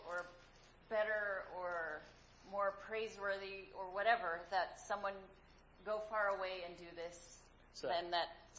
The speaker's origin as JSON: {"language": "English", "town": "Bellevue", "region": "Washington", "country": "United States", "tie": "born or raised there", "also_born_or_lived": "Seattle", "said": "So I was born in Seattle, raised in Bellevue."}